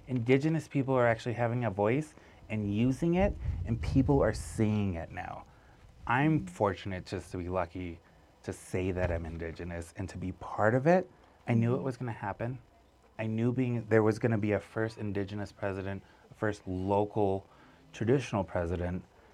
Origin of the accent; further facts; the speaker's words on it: Flagstaff, Arizona, United States; So I'm from Flagstaff. Northern Arizona is my home. I was born in Tuba City. Raised my whole life in Flagstaff, Arizona.